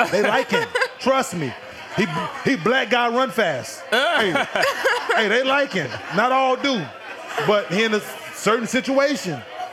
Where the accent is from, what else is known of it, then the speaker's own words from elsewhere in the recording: Dallas, Texas, United States; Hey, guess what? I'm from Dallas